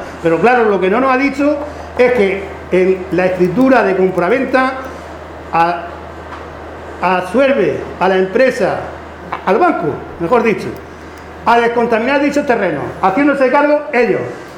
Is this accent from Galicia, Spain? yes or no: no; Cartagena, Region of Murcia, Spain; Los tontos somos los cartageneros, que no lo creemos.